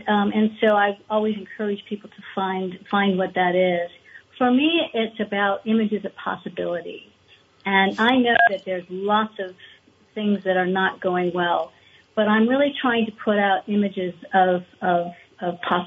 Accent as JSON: {"language": "English", "region": "Ohio", "country": "United States", "said": "And I am from Ohio as well."}